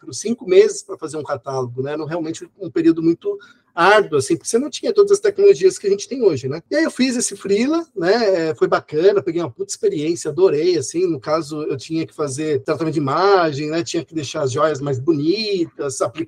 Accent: São Caetano do Sul, São Paulo, Brazil; eu sou do ABC, sou de São Caetano

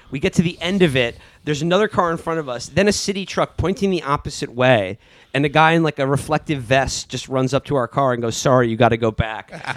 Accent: New York City, New York, United States; but, you know, I'm a New Yorker.

